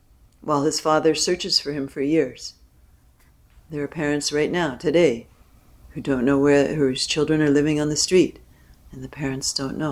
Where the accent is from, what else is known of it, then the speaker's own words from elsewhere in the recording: United States; For me, growing up in the States, the cultural myth was if Abraham Lincoln, who was born in a one-room log cabin, could become president, you could too.